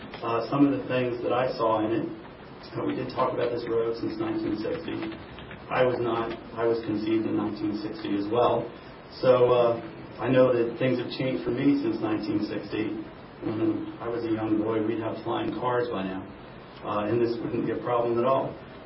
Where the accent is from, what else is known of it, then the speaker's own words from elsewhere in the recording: East Coast, United States; I come from the East Coast again. I've seen congestion.